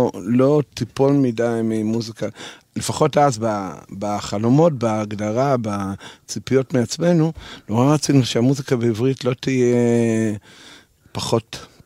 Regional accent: Belarus; now in Israel; רוסיה לבנה, שנות ה-70

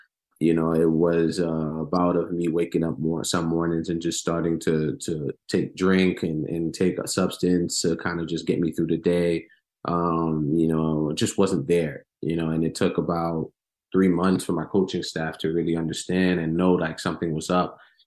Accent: Cameroon; I grew up an athlete. Growing up in Cameroon, soccer is what unites the community, you know, so I grew up playing soccer at a very, very young age.

